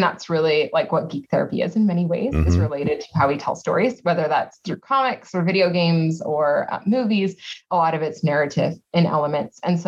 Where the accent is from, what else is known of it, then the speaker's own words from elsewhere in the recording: Scotland, United Kingdom; I'm white, but I'm a Scotsman